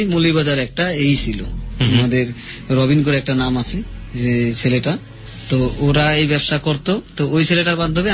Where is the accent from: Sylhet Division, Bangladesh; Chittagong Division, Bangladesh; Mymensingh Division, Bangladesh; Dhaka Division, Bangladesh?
Dhaka Division, Bangladesh; Dhaka; আমরা তাহলে এত ছোটতে বড় হয়েছি ঢাকা শহর